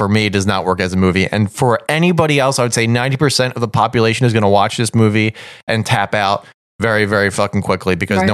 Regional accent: United States; If I'm super super craving the sugar, which I am because I'm American

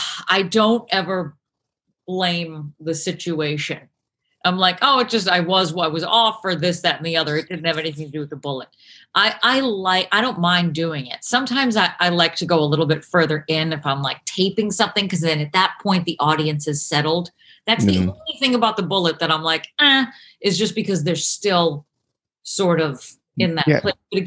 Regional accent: Boston, Massachusetts, United States; I grew up in Boston, but I did sketch and improv there.

